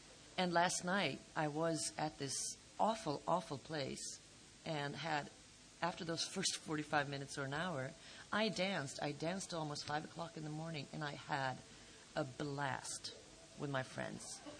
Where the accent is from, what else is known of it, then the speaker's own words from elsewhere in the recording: Stockholm, Stockholm County, Sweden; I'm from, I'm an alcoholic from Stockholm, Sweden.